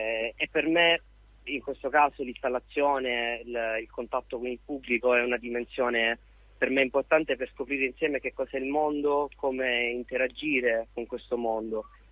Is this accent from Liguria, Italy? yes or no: no; Catania, Sicily, Italy; No, è il mio nome di nascita, sono di Catania, 99, okay.